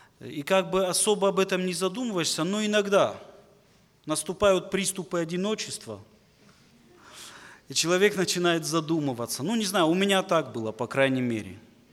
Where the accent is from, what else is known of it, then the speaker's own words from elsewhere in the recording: Beslan, North Ossetia–Alania, Russia; born there; А я вообще родился в городе Беслане. Это мой родной город.